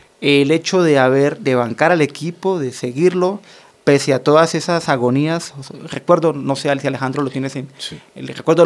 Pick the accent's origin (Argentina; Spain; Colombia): Colombia; Villavicencio, Meta; Yo soy de Villavicencio, pero yo me defino no por mi ciudad, mi territorio, sino por la afición a mi equipo.